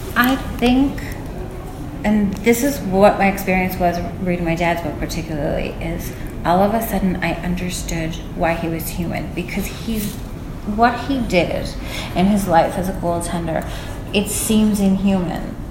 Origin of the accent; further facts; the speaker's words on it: Newfoundland and Labrador, Canada; He's from Newfoundland, and I'm from Newfoundland